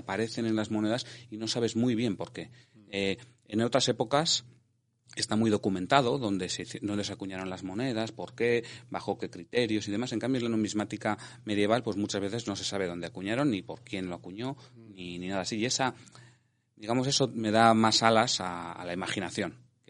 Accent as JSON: {"language": "Spanish", "town": "Valencia", "region": "Valencian Community", "country": "Spain", "tie": "born or raised there", "said": "mi tierra. O sea, Valencia está llena de gótico y de románico y eso influye mucho ese paisaje de la infancia."}